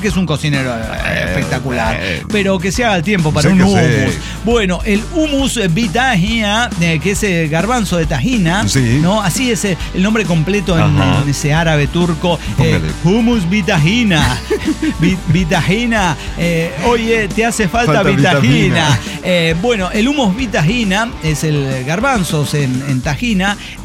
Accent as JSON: {"language": "Spanish", "town": "Ciudad Juárez", "region": "Chihuahua", "country": "Mexico", "lives_now": "Guadalajara, Mexico", "said": "¿Y de dónde soy?"}